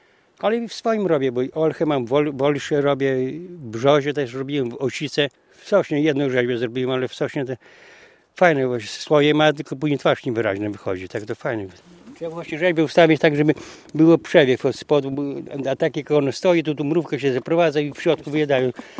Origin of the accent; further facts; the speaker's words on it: Kamienna Stara, Podlaskie Voivodeship, Poland; pochodzę z Kamiennej Starej od urodzenia. Sołtysem jestem, wsika w kolonie Kamienna Stara.